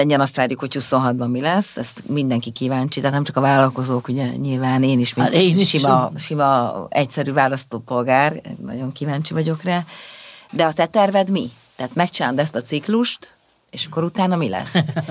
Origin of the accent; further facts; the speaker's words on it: Vác, Pest, Hungary; Én Váci vagyok, nekünk két helyiséggel odébb van a Gödi, ugye Samsung akkumulátorgyár